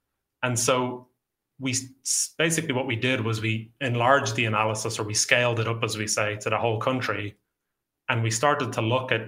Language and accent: English; Dún Laoghaire, Leinster, Ireland; knowing that I'm from Dunleary